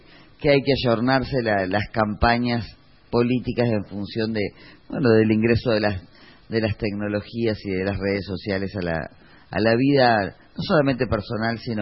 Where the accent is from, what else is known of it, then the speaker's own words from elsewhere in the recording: Paysandú, Uruguay; Paysandú, de donde yo soy oriunda, que cuando era menor de edad, que no pude votar en el año 84